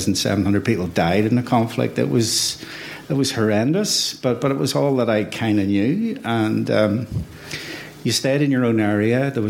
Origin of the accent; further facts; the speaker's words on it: Belfast, Northern Ireland, United Kingdom; born there; I was born in 1961 in Belfast.